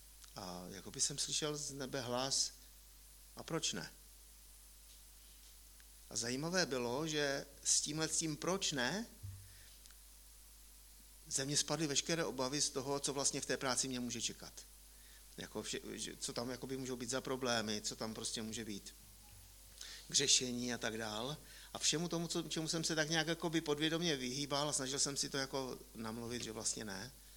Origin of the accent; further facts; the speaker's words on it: Zlín, Zlín Region, Czechia; moved away; já jsem vyrůstal ve Zlíně a odstěhoval jsem se do Prahy, kde jsem chodil do sboru Církve bratrské v Římské ulici